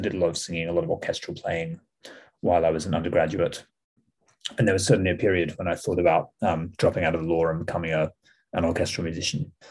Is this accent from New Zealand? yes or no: no; Perth, Western Australia, Australia; also born or lived in England; I was born in England, and my parents are both dual citizens who spent part of their life living in both countries. So we moved back to Perth when I was about eight.